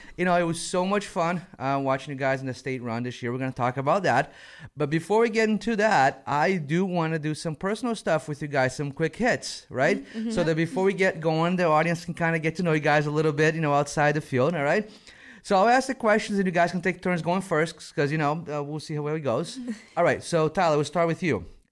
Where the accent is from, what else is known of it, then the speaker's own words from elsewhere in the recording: Brazil; especially when I come from Brazil